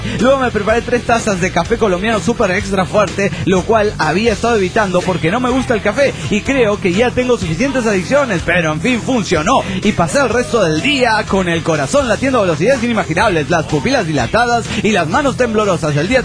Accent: Mexicali, Baja California, Mexico; now in United States; finalmente he regresado a trabajar cerca de mi querida ciudad Mexicali. Sigo en el gabacho, pero puedo regresar a diario a casa.

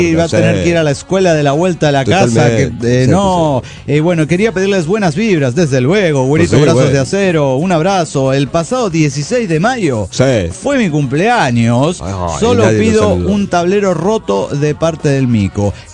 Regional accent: Michoacán, Mexico; now in Jalisco, Mexico; de Michoacán, ahora en Jalisco, México.

